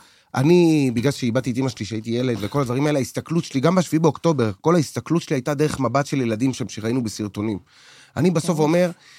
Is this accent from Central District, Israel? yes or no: no; Tel Aviv, Tel Aviv District, Israel; אני גדלתי בדרום תל אביב